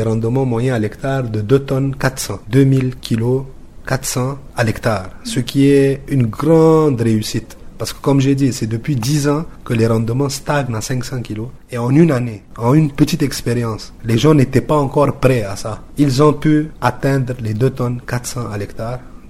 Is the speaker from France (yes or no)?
no; Central African Republic; ici chez nous en Centrafrique